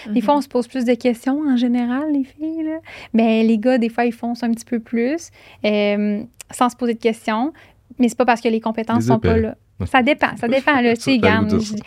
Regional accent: Quebec City, Quebec, Canada; Moi, je viens de Québec. Ouais, j'ai été à Montréal, j'ai travaillé à Montréal pendant 4-5 ans, mais là, je suis de retour à Québec avec ma petite famille, ouais.

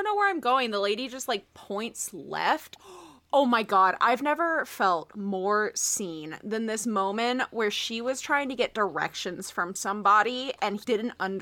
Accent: California, United States; If you've never been to Lafayette, Louisiana, especially if you are like I was from Southern California.

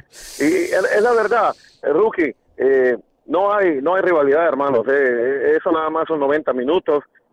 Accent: El Salvador; soy salvadoreño, pero de verdad siento que el rookie tiene más rivalidad con El Salvador que El Salvador con Panamá

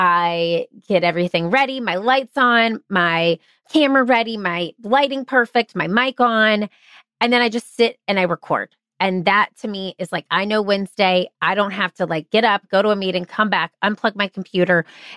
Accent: Charleston, United States; If I want to get to know somebody here in my hometown of Charleston, we're going to coffee or a lunch on a Friday.

